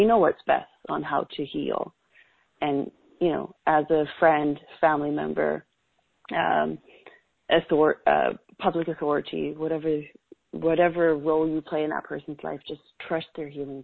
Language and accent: English; Canada; You know, I'm from Canada, so I know what's in Canada.